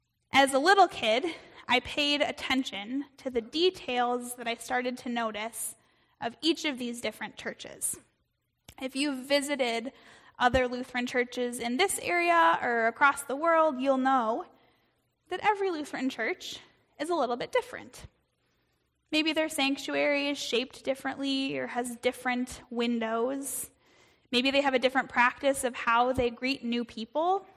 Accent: Iowa, United States; I spent my childhood in the eastern part of Iowa. I grew up in the Lutheran Church

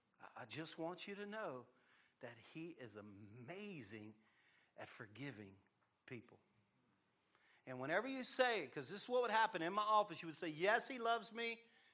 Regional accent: Louisiana, United States; Probably my cousin. I'm a Cajun.

